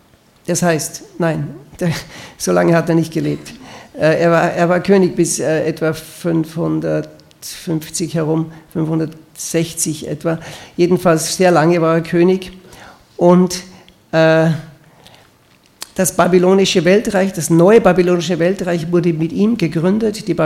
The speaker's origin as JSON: {"language": "German", "country": "Austria", "lives_now": "Switzerland", "said": "später bin ich nach Österreich gekommen, ich bin Österreicher, also seit 20 Jahren wohnen wir in der Schweiz, meine Frau ist Schweizerin."}